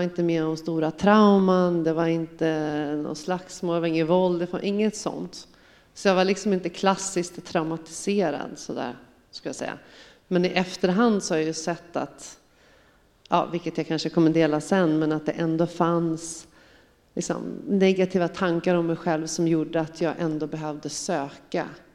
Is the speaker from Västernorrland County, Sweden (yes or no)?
no; Stockholm, Stockholm County, Sweden; Ja, jag är 44 år gammal, uppvuxen och bosatt i Stockholm. Kommer från en vanlig svenssonfamilj, mamma, pappa, 2 yngre systrar, ateister skulle jag säga.